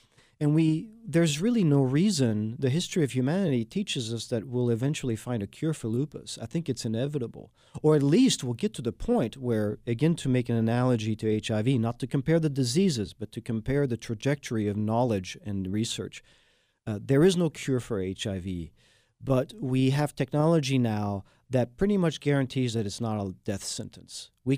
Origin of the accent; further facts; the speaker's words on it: France; now in Houston, United States; I am the Texan from France, and this has been Houston, PA.